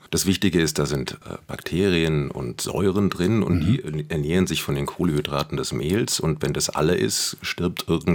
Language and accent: German; Germany; wir kommen eigentlich aus Deutschland, und wir sind gar keine Amerikaner